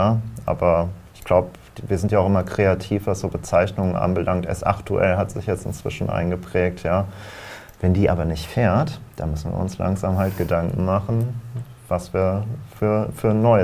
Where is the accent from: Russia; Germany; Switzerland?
Germany; Northern Germany; ich komme aus Norddeutschland, ja.